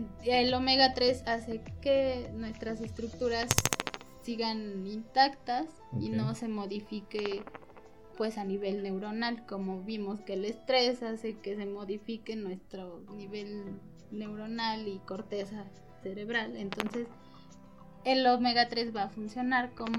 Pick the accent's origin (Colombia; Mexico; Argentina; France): Mexico; O sea, somos mexicanos, somos humanos